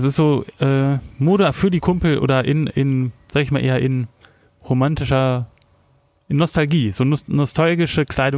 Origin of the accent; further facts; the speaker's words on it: North Rhine-Westphalia, Germany; Grube hat was mit meiner Heimat zu tun im Ruhrgebiet, wo ich ja längere Zeit gewohnt habe.